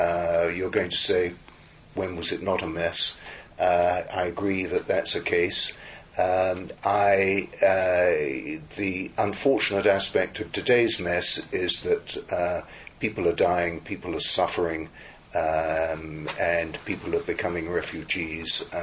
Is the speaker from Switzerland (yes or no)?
no; England, United Kingdom; now in United States; I'm English. I talk like this. That's the way I am. I'm now a US citizen. I have a US passport in one pocket, and I have a British passport in the other pocket.